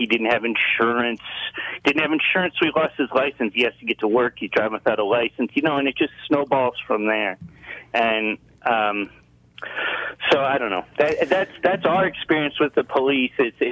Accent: Minnesota, United States; I'm originally from Minnesota

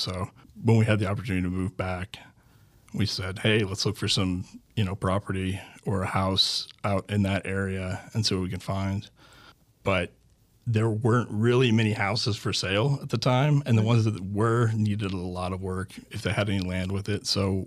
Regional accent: Evansville, Indiana, United States; moved away as an adult; also born or lived in Montana; Yeah, so I'm from the Evansville area. I grew up on the north side of Evansville. And then when I was 18, I went into the military.

